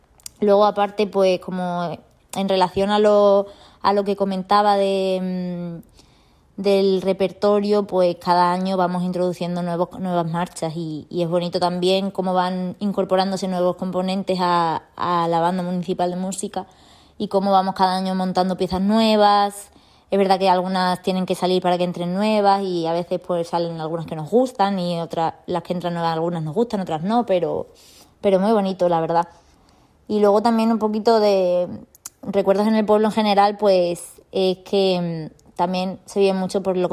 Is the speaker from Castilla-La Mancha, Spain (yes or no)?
no; Campanario, Extremadura, Spain; la Semana Santa en mi tierra natal, en Extremadura, y en concreto en Campanario, mi pueblo se vive mucho.